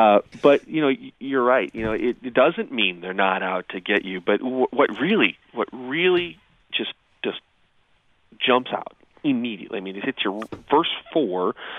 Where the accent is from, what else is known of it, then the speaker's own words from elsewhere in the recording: Illinois, United States; I grew up in Illinois.